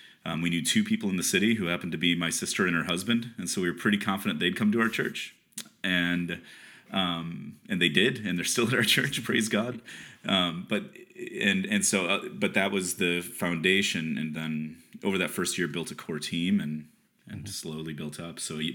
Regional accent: Chicago, Illinois, United States; Yeah, growing up in Chicago, served a church in Chicago through college and seminary, and then took a calling in Indianapolis for 4.5 years.

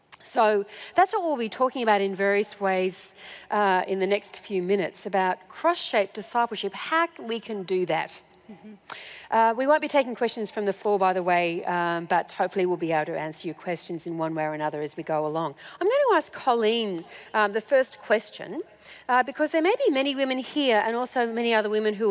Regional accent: Sydney, New South Wales, Australia; Anyway, I'm from Sydney, Australia.

